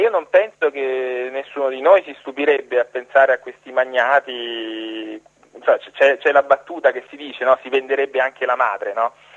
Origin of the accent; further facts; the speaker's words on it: Rome, Lazio, Italy; Ecco, io da romano sono rimasto un po'. Gli ingenui, i buoni stanno pure dalle mie parti.